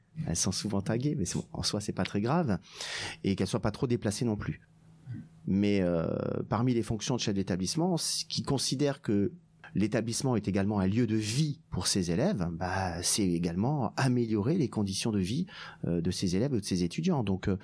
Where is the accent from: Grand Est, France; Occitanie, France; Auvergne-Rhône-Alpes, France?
Grand Est, France; Alors moi, je suis originaire de la Moselle. Donc c'est le nord-est de la France.